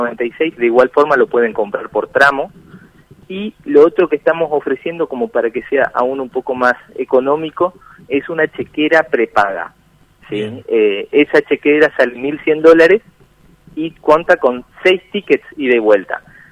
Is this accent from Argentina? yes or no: yes; Posadas, Misiones, Argentina; yo soy de Posadas, yo soy nacido en Posadas.